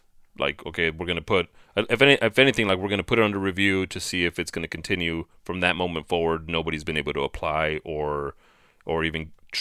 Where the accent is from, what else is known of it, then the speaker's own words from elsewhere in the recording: El Paso, Texas, United States; we grew up in El Paso and obviously the border's right there